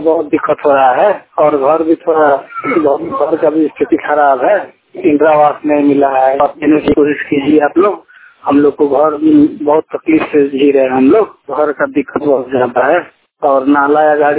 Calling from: Bihar, India; हम मंगलपुर डेहरी से … खाना सीखता है पश्चिम चंपारण बिहार से।

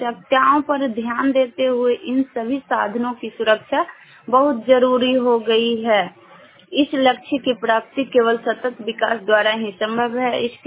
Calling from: Nawada, Bihar, India; और मैं नारदीगंज प्रखंड से बोल रही हूँ। मेरा जिला नवादा पड़ता है।

